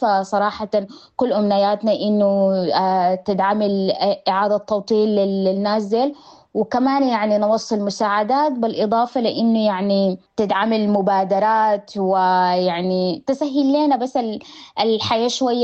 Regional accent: Sudan; now in Australia; نحن كناشطين سودانيين برا السودان يعني خاصة هنا أوكي في أستراليا

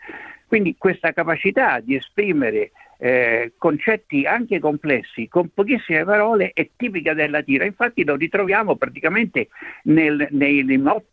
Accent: Rome, Lazio, Italy; now in Australia; essendo anche romano, avendo fatto la guardia palatina in Vaticano

